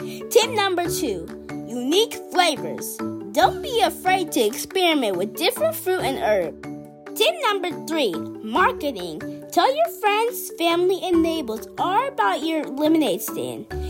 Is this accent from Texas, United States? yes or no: yes; Killeen, Texas, United States; from Killeen, Texas.